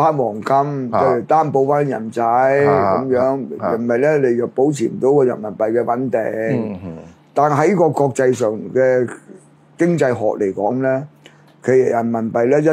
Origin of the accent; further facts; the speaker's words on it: China; 我哋作為中國人啊